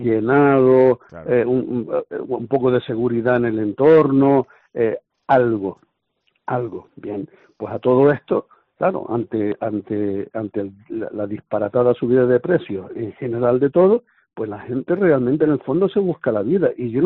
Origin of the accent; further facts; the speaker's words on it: Los Cristianos, Canary Islands, Spain; born there; Yo soy nacido en Los Cristianos y sé lo que me estoy hablando